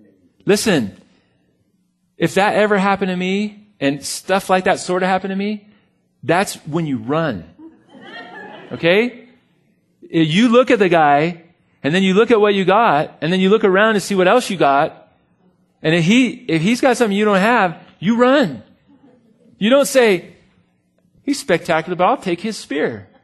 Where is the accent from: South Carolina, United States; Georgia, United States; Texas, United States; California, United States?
California, United States; Buena Park; my neighborhood that I grew up in, man, I grew up in Buena Park, North Orange County, and by the Barrio de los Coyotes.